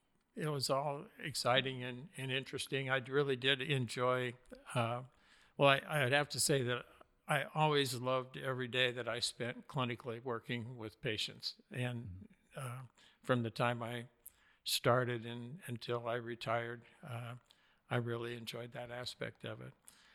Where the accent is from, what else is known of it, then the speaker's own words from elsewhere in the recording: Montana, United States; now in Alaska, United States; Well, I grew up in Montana, and my family background is with that were early homesteaders back in the late 1800s in the early days of homesteading in Montana.